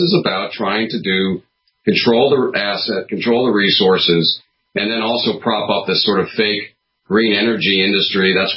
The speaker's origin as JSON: {"language": "English", "region": "New England", "country": "United States", "said": "I come from New England and long family history and conservation and using the land for purposes."}